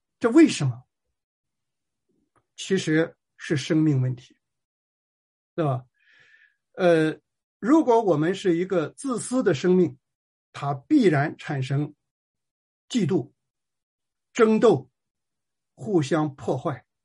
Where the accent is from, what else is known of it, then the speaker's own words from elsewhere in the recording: China; 我们中国人把很多很多的资源都消耗在了战争的里面，消耗在了斗争的里面。我们从49年到今天，是吧？